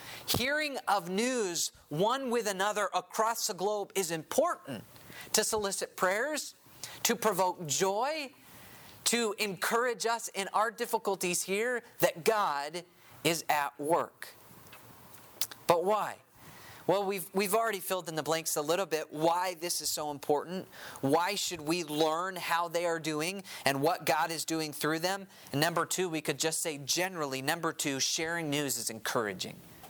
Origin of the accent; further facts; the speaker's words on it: New England, United States; also born or lived in South Carolina / Kansas City / Wisconsin; the church I grew up in New England, the school I went to in South Carolina, even the time that I spent in Kansas City and up in Wisconsin